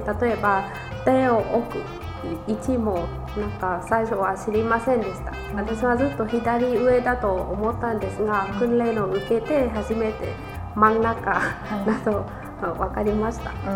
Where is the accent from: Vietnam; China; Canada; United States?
Vietnam; Japanese is a second language; now in Sendai, Japan; ベトナムから参りました。今東北大学経済学研究科の博士課程3年生です。